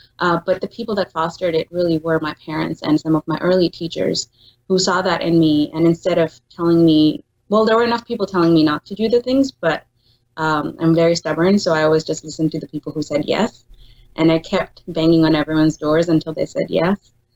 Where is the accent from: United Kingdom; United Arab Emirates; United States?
United Arab Emirates; my parents are Pakistani, but I grew up in the United Arab Emirates okay. in the Middle East.